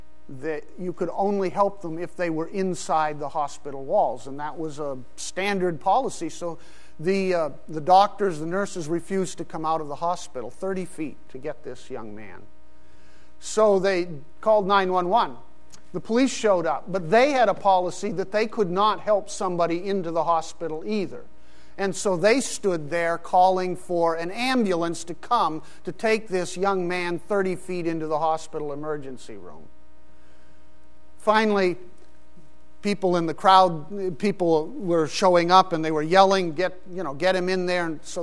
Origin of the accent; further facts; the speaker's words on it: Pakistan; I know growing up in Pakistan